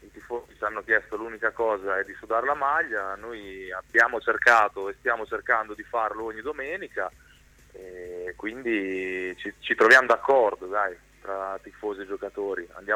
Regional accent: Pesaro, Marche, Italy; io sono nato a Pesaro.

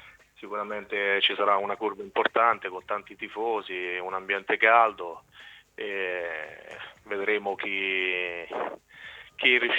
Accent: Cupramontana, Marche, Italy; da quando ero piccolo e sono cresciuto nel mio paese a Cupramontana.

